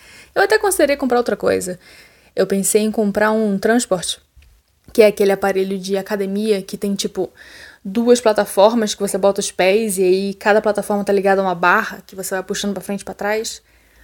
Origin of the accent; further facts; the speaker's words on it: Rio de Janeiro, Brazil; now in São Paulo, Brazil; Inclusive, eu sou carioca, mas eu sou expatriada, né? Eu moro em São Paulo faz, sei lá, quase uma década.